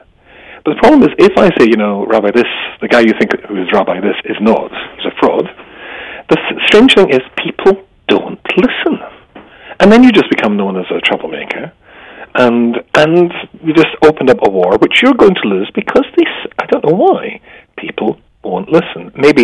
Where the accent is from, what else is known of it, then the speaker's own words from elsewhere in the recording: United Kingdom; maybe it's because I'm British.